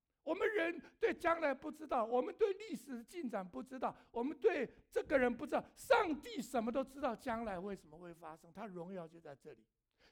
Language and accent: Chinese; United States; 所以呢，我们美国人常常有一个 it matter， 对不对？